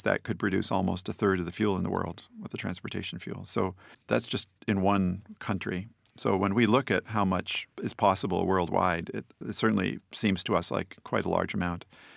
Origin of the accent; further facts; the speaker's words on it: United States; So, as an American, a profligate energy user, United States uses 25% of world energy.